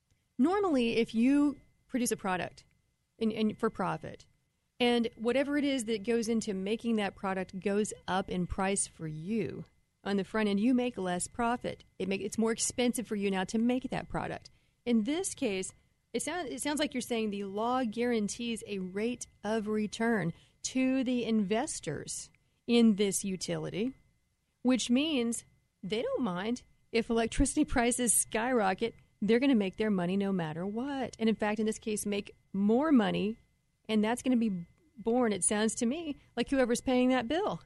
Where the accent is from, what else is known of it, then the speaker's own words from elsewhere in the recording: Texas, United States; because I'm a Texan myself